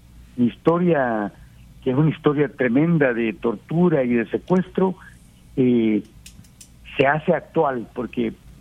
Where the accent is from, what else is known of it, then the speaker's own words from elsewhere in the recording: El Salvador; yo que vengo de El Salvador, en donde la presencia del ejército y la Policía Nacional es permanente en las calles